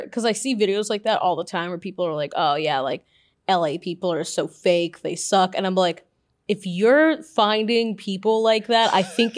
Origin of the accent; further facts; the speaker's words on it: East Coast, United States; because I'm from the East Coast